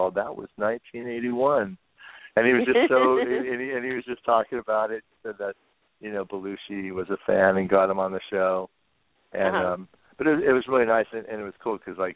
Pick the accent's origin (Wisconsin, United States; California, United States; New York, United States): California, United States; Brea; But I grew up in Brea, California, and like I used to walk out my back gate, and I'd walk across this alley